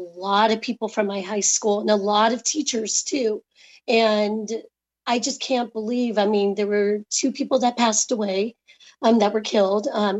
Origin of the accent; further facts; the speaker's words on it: Saugus, California, United States; I was because I grew up in Saugus, California.